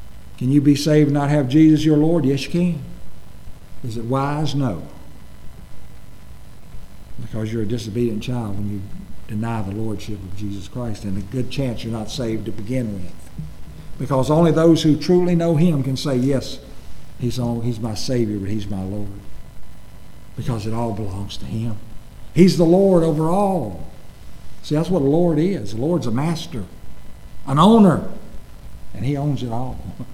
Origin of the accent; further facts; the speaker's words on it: Martinsville, Virginia, United States; now in Collinsville, United States; I'm from Martinsville, because they know the Speedway. But actually, I live in Collinsville.